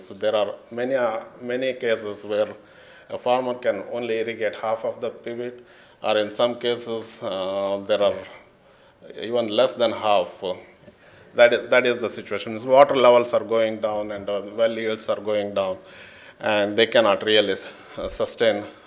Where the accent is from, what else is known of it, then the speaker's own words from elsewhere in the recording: New Mexico, United States; I am from New Mexico, and I probably can't try canola under dry land.